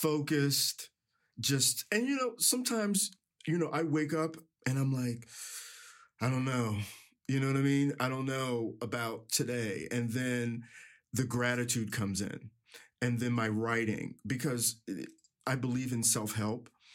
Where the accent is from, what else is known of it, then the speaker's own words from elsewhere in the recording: New Jersey, United States; because my parents are from North Carolina. I love it. I love that mixture, although I'm from New Jersey, but I love that Southern.